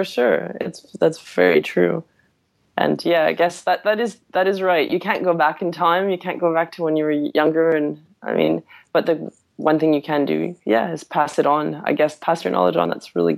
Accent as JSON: {"language": "English", "country": "Canada", "said": "I'm actually Canadian originally, and I used to work for AskMen.com in Canada"}